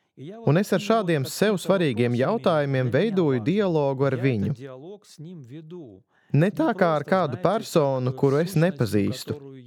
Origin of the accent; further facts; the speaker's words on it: Ukraine; Es nesaprotu, kāpēc tagad tik ilgi cieš mana tauta. Es pats esmu no Ukrainas.